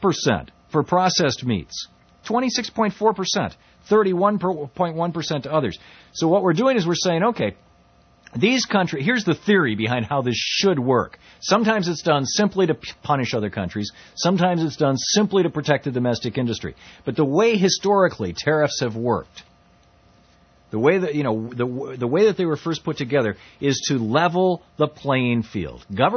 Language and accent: English; Michigan, United States; I use guys in the gender-neutral way that, I'm from Michigan. It's a, hey, you guys.